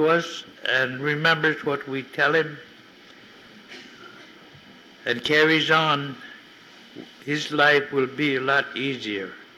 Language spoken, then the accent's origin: English; St. Michael, Alaska, United States; I was born and raised in St. Michael, September 7, 1911, and moved over onto the Yukon 1934 and 5, and I haven't gone back to St. Michael since.